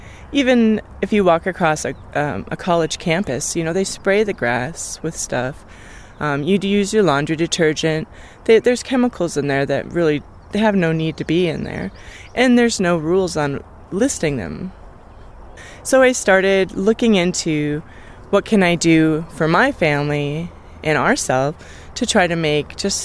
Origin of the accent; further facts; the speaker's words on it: Bemidji, Minnesota, United States; My parents are both from Cass Lake originally. I was born in Bemidji, and then I kind of ended up back in Bemidji in my high school years and went to college here.